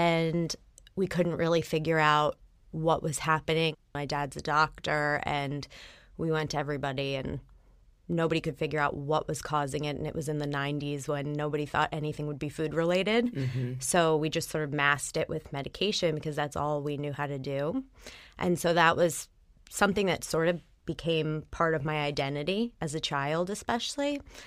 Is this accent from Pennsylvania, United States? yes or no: yes; Philadelphia, Pennsylvania, United States; My life in a nutshell is I grew up in Philadelphia.